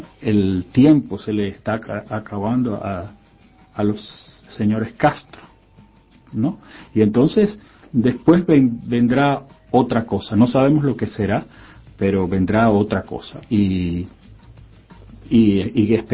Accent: Cuba; Ya yo me siento como muy cubano, pero también me siento muy ciudadano del mundo

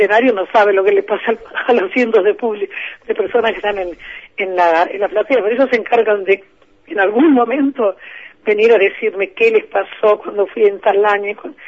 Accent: Argentina; como cantante argentina, soy una privilegiada.

